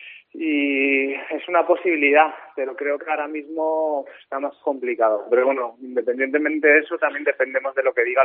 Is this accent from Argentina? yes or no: no; Graus, Aragon, Spain; now in Barcelona, Spain; Yo soy de Graus, toda mi familia es grausina, pero yo vivo en Barcelona, sí.